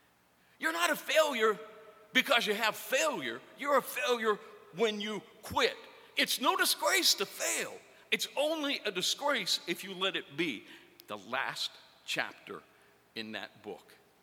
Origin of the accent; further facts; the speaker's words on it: Pennsylvania, United States; I'm Scotch-Irish. I grew up in Western Pennsylvania. My family was largely steel workers, working in glass plants and glass factories.